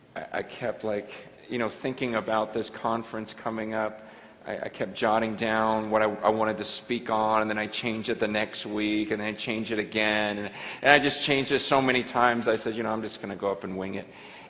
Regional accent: San Francisco, California, United States; I come from San Francisco, and as most of you know, San Francisco is not exactly known for Christianity.

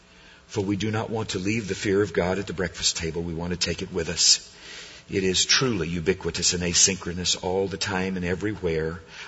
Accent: Downey, California, United States; Growing up in Southern California, living in Downey, my dad wanted us to understand that chickens did not just grow in cellophane

